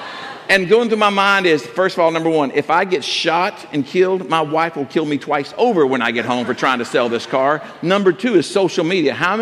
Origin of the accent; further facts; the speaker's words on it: Texas, United States; accent: Texas; Listen, while I may have to apologize for my Texas accent, I don't have to apologize for the shirt that I'm wearing.